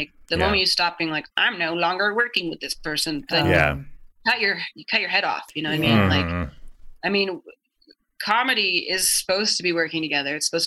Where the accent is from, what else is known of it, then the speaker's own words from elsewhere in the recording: Idaho, United States; growing up in Idaho, like, I wasn't educated well, and I put my foot in my mouth quite often.